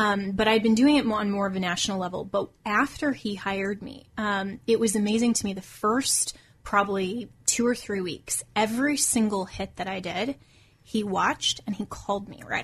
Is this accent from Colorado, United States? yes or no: yes; Colorado, United States; And Colorado, of course, is my home state.